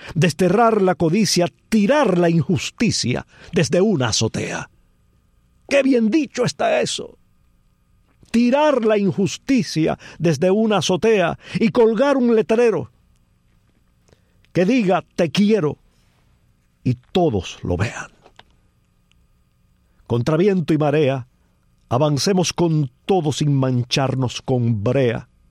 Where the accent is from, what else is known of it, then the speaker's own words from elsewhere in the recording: Cuba; ¿Cómo no voy a sentir esto yo como algo nuestro, como algo cubano?